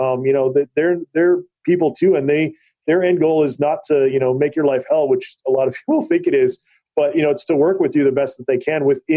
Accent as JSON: {"language": "English", "region": "Hawaii", "country": "United States", "tie": "born or raised there", "said": "I was raised on the Big Island, so Hawaii."}